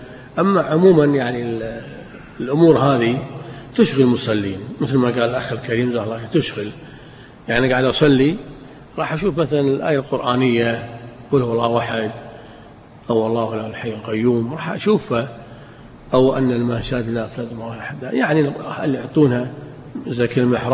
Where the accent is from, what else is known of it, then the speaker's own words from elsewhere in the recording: Kuwait; وإحنا عندنا بالكويت نبي بس ريحة مطر